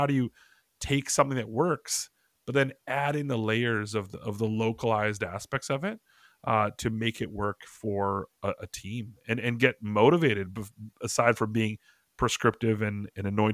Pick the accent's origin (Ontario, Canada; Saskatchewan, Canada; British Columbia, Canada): British Columbia, Canada; friends of mine back home in Canada about what it means to me. You know, we grew up in British Columbia, right outside of Vancouver.